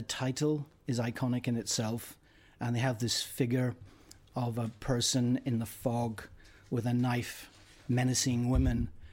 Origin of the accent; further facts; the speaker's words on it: Northern Ireland, United Kingdom; I'm from Northern Ireland, and there may be some connection there. I saw a lot of not so great stuff happening back there in the 70s.